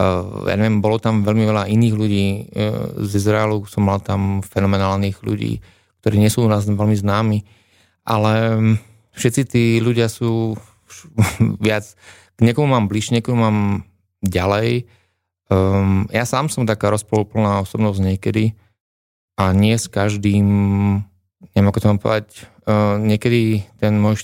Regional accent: Košice, Košice Region, Slovakia; Košice sú moje rodné mesto

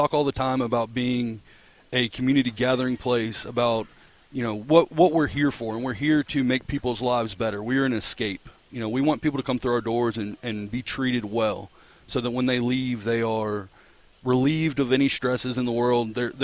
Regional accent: Crossville, Tennessee, United States; also born or lived in Hendersonville; I grew up in Crossville, Tennessee. Okay. And then moved to the Hendersonville area when I was in high school.

